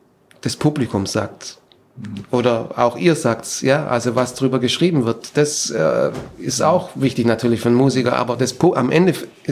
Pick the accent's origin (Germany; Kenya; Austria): Germany; moved away as an adult; Ja, und wegen dem bin ich auch eigentlich aus Deutschland weg, weil die sehr scheuklappen